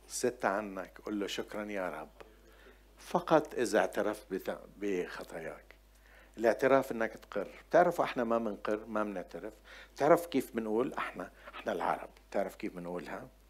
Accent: Homs, Homs Governorate, Syria; ما هو حاملني، حاملني صحني أنا حمصي.

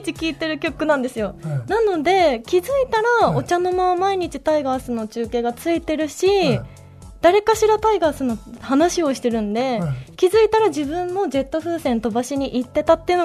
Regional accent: Amagasaki, Hyogo, Japan; 私はもう地元が兵庫県の尼崎という、

